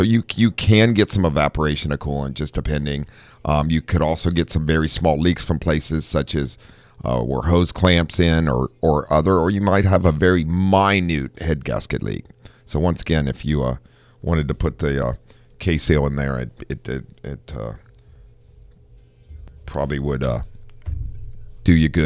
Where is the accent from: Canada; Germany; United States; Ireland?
United States; Ohio; Yeah, I grew up in Ohio, so in Miami Valley, and it, yes, during the summertime, hot and humid.